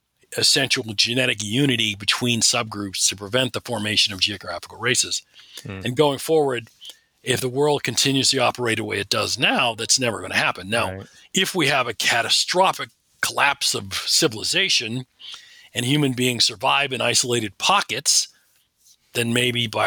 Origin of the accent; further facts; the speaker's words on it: Westfield, New Jersey, United States; born there; I was born in Westfield, New Jersey.